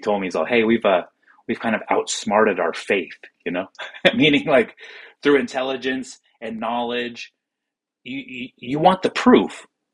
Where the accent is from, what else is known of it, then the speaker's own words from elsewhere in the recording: Eugene, Oregon, United States; hey, man, you know, I'm from Eugene.